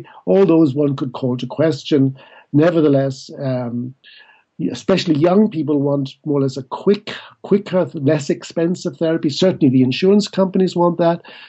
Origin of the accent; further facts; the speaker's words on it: Ireland; moved away as an adult; also born or lived in United States / France; now in Switzerland; Well, first of all, I came originally from Ireland. I've lived in the States, I've lived in France, and since about 45 years now in Switzerland.